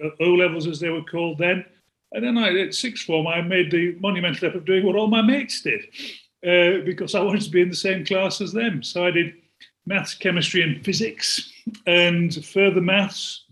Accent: York, Yorkshire and the Humber, United Kingdom; I was born to up in York. My father was a policeman. My mother was a teacher. We were a Catholic family, so we had lots of children.

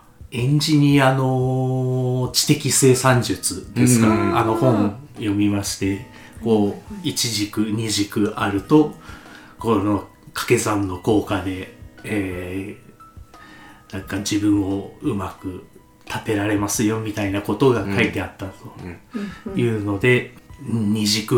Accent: Hokkaido, Japan; まあ北海道出身でして、北海道の、まあ、某大学を二浪一流して卒業しまして

